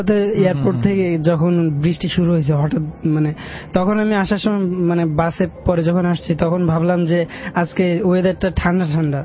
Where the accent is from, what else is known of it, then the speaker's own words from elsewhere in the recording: Khulna, Khulna Division, Bangladesh; গ্রামের বাড়ি হচ্ছে খুলনাতে